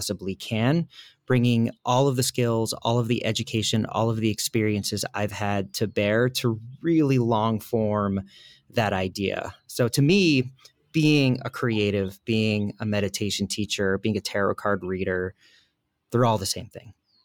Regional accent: Acton, Massachusetts, United States; So I grew up near Walden Pond, in a town called Acton, Massachusetts, and it's really like the cradle of the American Revolution.

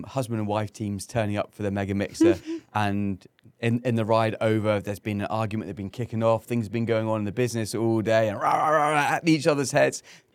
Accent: England, United Kingdom; I'm not an Aussie. I'm an Englishman.

